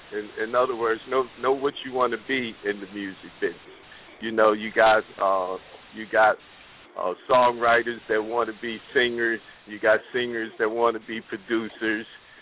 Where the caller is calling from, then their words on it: New Jersey, United States; I'm calling in from Finland, New Jersey.